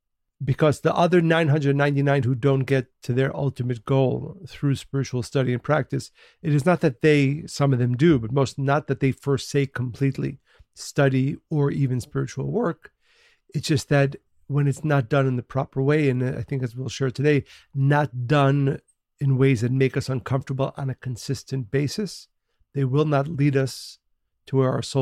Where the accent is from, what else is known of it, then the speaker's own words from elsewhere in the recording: New York, United States; accent: New York; And it's my New York accent.